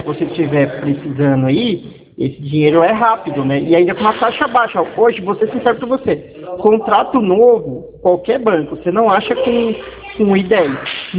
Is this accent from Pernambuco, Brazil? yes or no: no; Mogi Mirim, São Paulo, Brazil; eu sou da cidade de Mogi Mirim, Mogi Mirim, Mogi Guaçu.